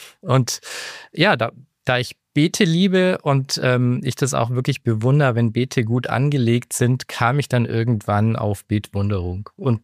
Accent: Ulm, Baden-Württemberg, Germany; also ich komme aus der Nähe von Ulm in Deutschland

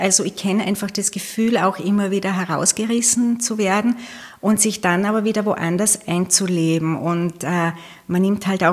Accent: Leoben, Styria, Austria; ich habe die ersten 2 Lebensjahre in Leoben dann verbracht. Und dann ist es immer den Bergwerken hinterhergegangen. Das heißt, die Kindergartenzeit war dann in Mühlbach am Hochkönig und die Volksschulzeit in Buch bei Jembach in Tirol.

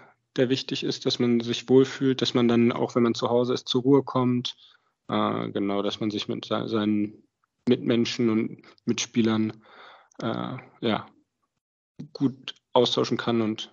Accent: Düsseldorf, North Rhine-Westphalia, Germany; Düsseldorf, das ist ja meine Heimat.

